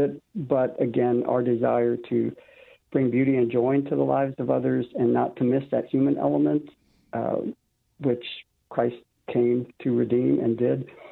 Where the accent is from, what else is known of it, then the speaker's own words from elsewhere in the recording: Philippines; I grew up in the Philippines. My parents were missionaries there.